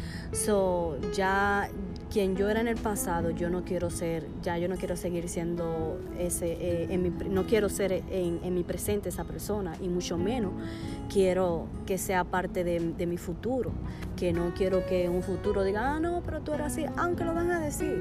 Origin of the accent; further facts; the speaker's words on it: Dominican Republic; a nuestro país, que viene, o sea, a mi país, que viene siendo República Dominicana.